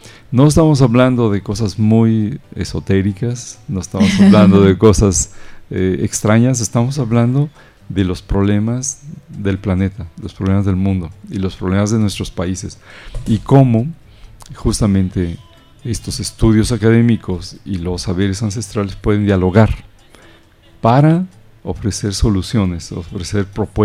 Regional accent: Mexico; Yo vengo de México

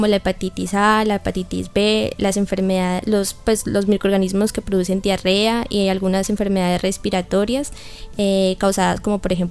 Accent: Colombia; como colombianos nos apropiemos de este programa

